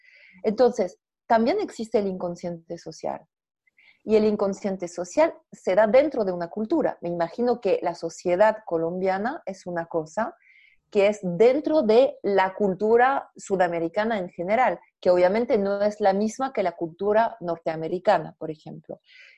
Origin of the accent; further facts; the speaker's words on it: France; Spanish is a second language; Yo estoy acá con una camisita blanca, mi cara de gringa, pero creo que cuando se me escucha se ve que vengo desde Francia. Agradezco Francia y el idioma francés por haberme sostenida.